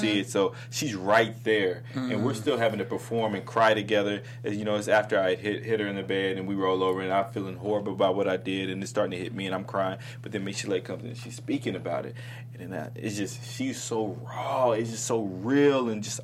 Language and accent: English; Kentucky, United States; I was raised in Kentucky. You know, I'm a gentleman.